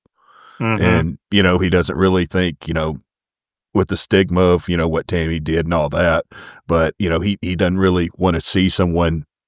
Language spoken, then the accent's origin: English; Texas, United States; they didn't really come at it as a Texan, and they didn't really come at it as someone that was alive during that time.